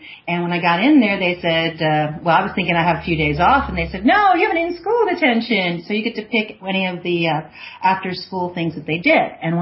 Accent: Chicago, Illinois, United States; I'm from Chicago originally

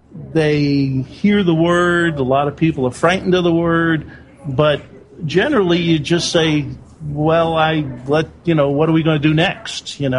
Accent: New York, United States; growing up in New York and playing basketball.

